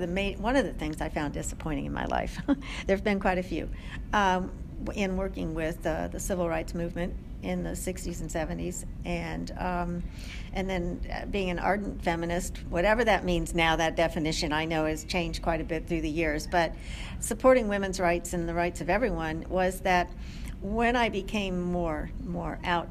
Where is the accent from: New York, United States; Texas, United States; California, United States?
New York, United States; New York City; I came from New York City, so I just was in shock